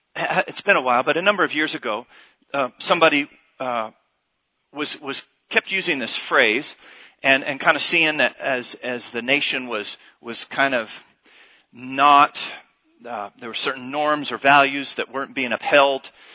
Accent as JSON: {"language": "English", "country": "United States", "tie": "born or raised there", "said": "my wife and I have seen this in our lifetime. We grew up in America in the 70s"}